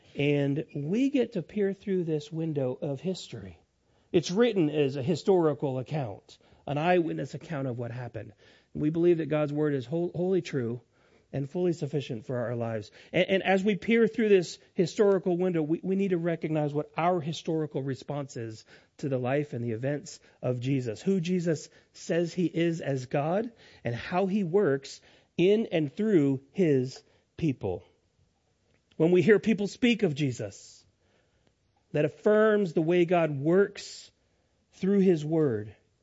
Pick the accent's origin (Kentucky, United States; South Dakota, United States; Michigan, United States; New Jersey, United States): South Dakota, United States; Rapid City; Now, I grew up in Rapid City, South Dakota, out in the Midwest, a little bit further west from here.